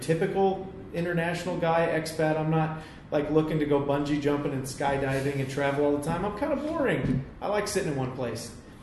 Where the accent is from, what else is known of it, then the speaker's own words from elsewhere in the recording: Iowa, United States; Well, I stayed within my home state. I went to Iowa State University, which was like 2.5 hour drive from my house, from my hometown.